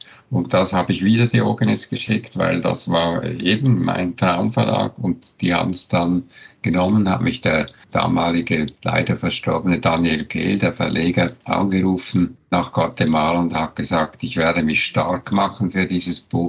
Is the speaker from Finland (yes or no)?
no; Switzerland; Ich bin ja Schweizer, habe ein bisschen Mühe mit dem Hochdeutsch.